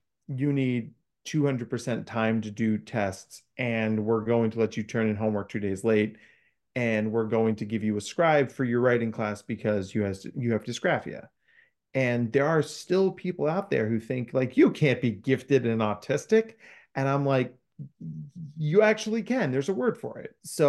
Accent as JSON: {"language": "English", "region": "New Jersey", "country": "United States", "tie": "born or raised there", "said": "Well, so I grew up in New Jersey and Kevin Smith and Jay Muse and the whole View Askew team were anchored in that part of New Jersey."}